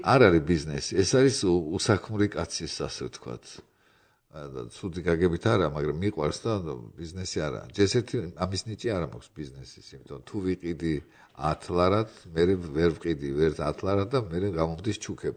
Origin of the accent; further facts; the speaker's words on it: Tbilisi, Georgia; მე მთელი ბავშვობა სულ არასოდეს მე თბილისელი ვარ და სოფელი არ მქონია